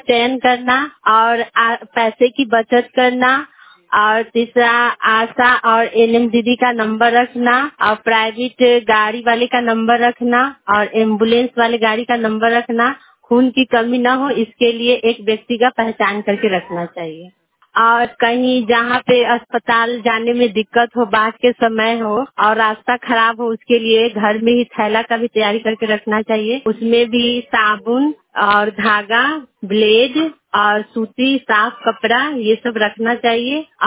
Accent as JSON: {"language": "Hindi", "town": "Jagannath Patahi", "country": "India", "said": "मैं जगन्नाथ पताही के रहने वाली हूँ।"}